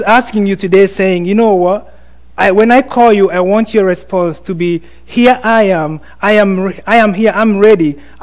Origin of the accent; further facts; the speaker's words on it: Kenya; Usually part of it is because I'm Kenyan. So, being Kenyan, daddy says or mommy says it's done.